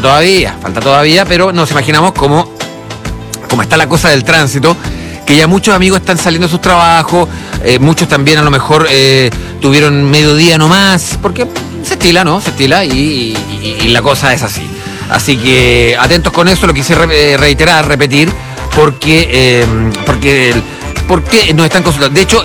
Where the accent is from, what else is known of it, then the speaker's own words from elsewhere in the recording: Chile; Somos chilenos, Chilean Boy.